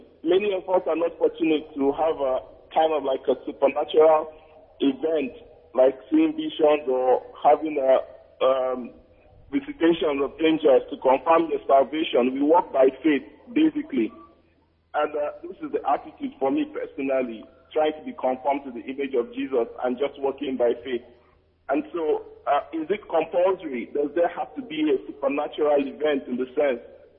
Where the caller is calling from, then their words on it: Netherlands; I'm calling from Netherlands.